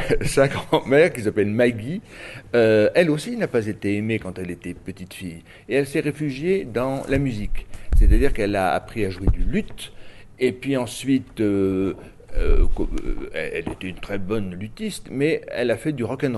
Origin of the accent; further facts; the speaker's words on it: Saint-Nazaire, Pays de la Loire, France; born there; je suis né à Saint-Nazaire. C'est ma ville natale